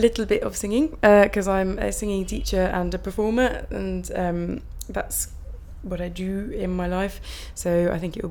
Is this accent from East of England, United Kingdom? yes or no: no; Salisbury, South West England, United Kingdom; My date of birth is the 2nd of February 1985 and I'm originally from Salisbury in Wiltshire, so that's where I'm from.